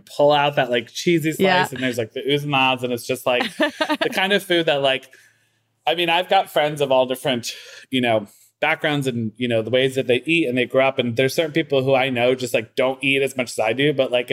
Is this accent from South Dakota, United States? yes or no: no; Waterbury, Connecticut, United States; Because I'm from Waterbury.